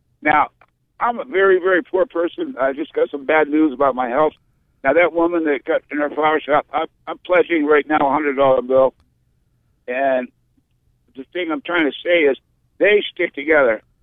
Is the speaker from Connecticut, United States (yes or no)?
no; Vermont, United States; Now, I'm from Vermont, Bernieville.